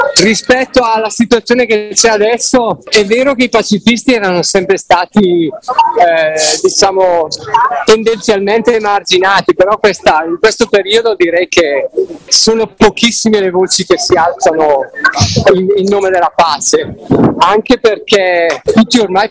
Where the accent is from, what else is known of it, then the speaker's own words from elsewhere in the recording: Varese, Lombardy, Italy; Vengo da Varese, un paesino vicino al Lago Maggiore.